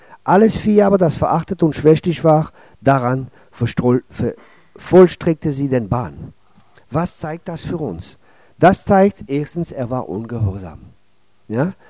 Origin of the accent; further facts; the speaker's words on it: France; now in Germany; Man merkt in Deutschland, als Franzose merke ich das besonders, man ist sehr geengt.